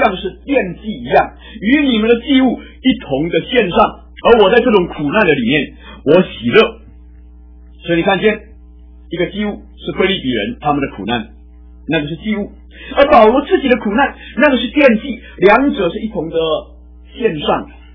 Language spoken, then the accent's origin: Chinese; China; 并不是因为像我们中国人所说的我们忌讳死亡，我们避免去谈到死亡。